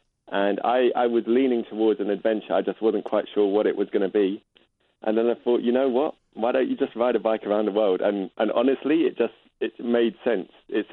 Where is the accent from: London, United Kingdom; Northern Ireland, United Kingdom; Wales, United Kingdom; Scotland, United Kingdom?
London, United Kingdom; I'm from London, and I'm actually still in London.